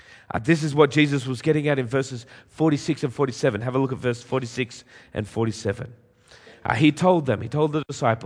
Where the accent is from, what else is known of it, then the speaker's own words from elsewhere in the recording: United Kingdom; But because we're British, I'm sure you're amening and rejoicing in your hearts.